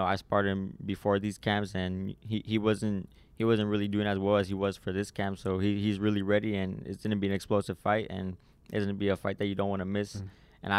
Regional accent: San Antonio, Texas, United States; So being a world champion, defending it for the first time here in the city of San Antonio, is just going to feel amazing

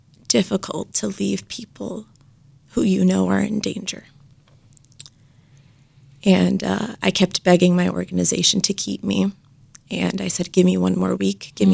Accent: United States; Every person that I was introduced to who found out that I was from the United States would ask me, Doctor, do you know when the war is going to end? Because in their mind, coming from the United States, I must have some information

